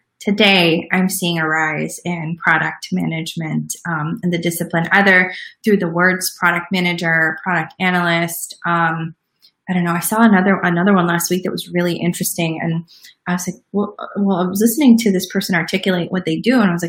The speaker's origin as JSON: {"language": "English", "region": "New York", "country": "United States", "said": "I always figured that finance was the right thing to do. Being a New Yorker, that's where the money is, that's where the excitement is."}